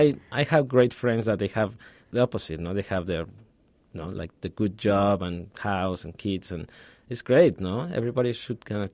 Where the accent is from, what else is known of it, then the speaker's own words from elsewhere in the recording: Mexico City, Mexico; English is a second language; also born or lived in Ciudad Juarez / Guadalajara / Chiapas; I grew up all over the place in Mexico. I'm from Mexico City, so I spent a lot of time in Mexico City.